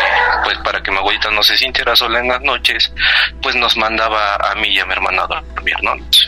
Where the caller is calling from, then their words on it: Ecatepec, State of Mexico, Mexico; Desde Ecatepec, eso es. Estado de México.